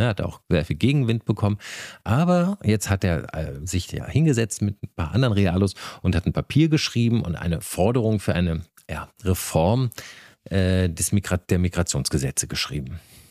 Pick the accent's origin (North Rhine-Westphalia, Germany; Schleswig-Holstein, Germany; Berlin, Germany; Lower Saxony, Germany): Berlin, Germany; weil wir sind ja beide aus Berlin